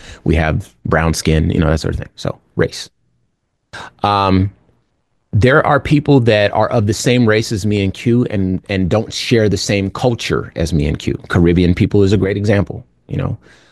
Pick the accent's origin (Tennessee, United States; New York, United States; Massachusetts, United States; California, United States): California, United States; Compton; born there; That is who I am, right? I was born in Compton, California in 1982, okay?